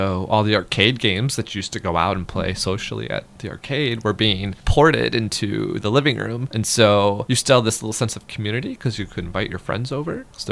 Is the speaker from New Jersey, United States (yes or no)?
no; Milwaukee, Wisconsin, United States; I grew up in Milwaukee. And you can tell because I don't put the L in Milwaukee. So I grew up in Milwaukee for the first 18 years of my life.